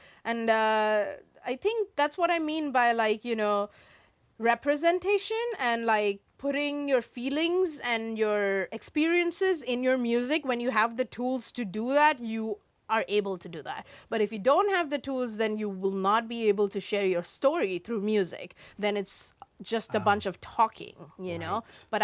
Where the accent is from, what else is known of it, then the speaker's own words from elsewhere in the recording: India; because I'm from India, you know?